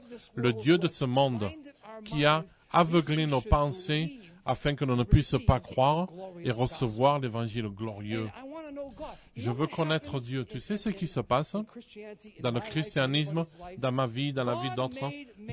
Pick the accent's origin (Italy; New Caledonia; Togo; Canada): Italy; j'allais dire des pâtes parce que je suis italien